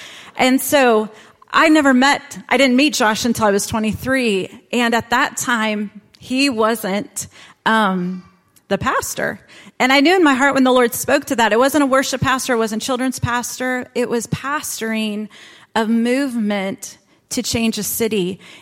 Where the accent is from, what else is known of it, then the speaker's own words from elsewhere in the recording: Kansas City, United States; When I was 17 years old, I knew no one in this room because I am from Kansas City.